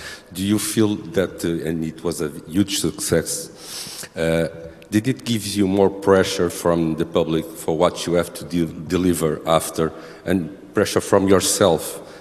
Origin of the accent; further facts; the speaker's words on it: Portugal; English is a second language; from Portugal